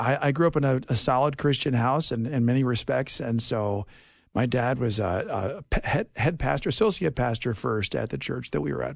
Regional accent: New York City, New York, United States; also born or lived in India; and then I did most of my growing up in New York City, where my dad eventually became a pastor.

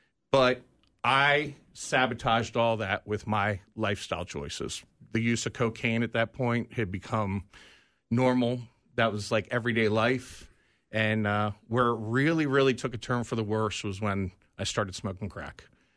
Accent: Ocean City, Maryland, United States; So I grew up in Ocean City, Maryland, beach town. Grew up surfing, skating.

